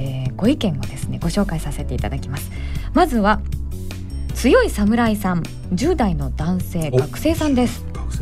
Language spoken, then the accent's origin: Japanese; Buzen, Fukuoka, Japan; 私はあの福岡県の豊前市という、はい、